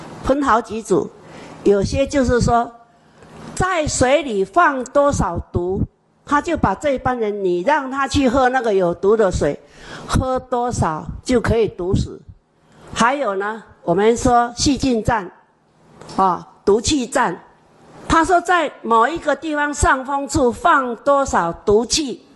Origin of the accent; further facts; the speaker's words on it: Taiwan; 我是台湾人，